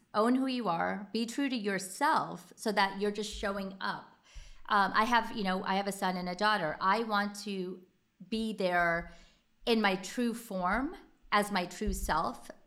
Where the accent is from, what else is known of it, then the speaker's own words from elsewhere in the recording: United States; And I'm just like, yes, I'm Indian American and this is who I am.